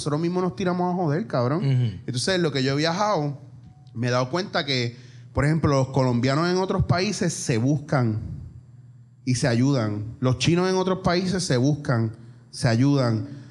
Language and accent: Spanish; Puerto Rico; como somos como puertorriqueños